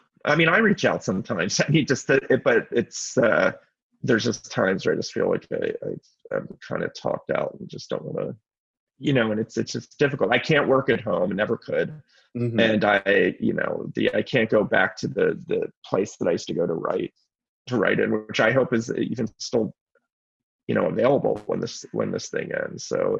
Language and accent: English; Pennsylvania, United States; it was a part of growing up in Pennsylvania, watching wrestling on TV